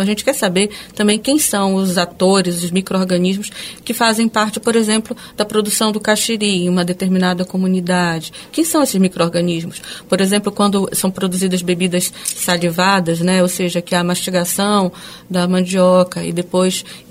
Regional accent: Amazon, Brazil; Isso parece que a gente já nasce aqui, quem nasce na Amazônia, né? Eu sou amazônida, assim

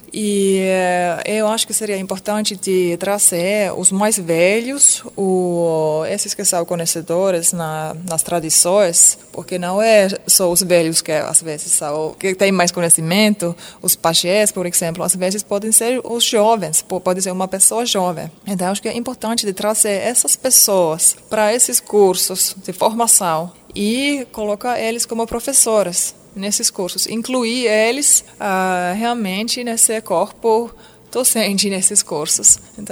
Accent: Finland; Portuguese is a second language; Eu quero dar um exemplo da minha terra, da Finlândia

